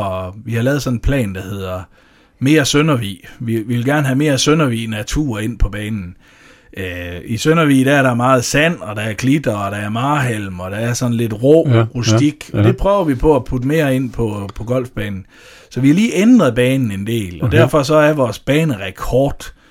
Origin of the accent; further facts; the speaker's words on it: Holmsland, Central Denmark Region, Denmark; og jeg kommer fra Holmsland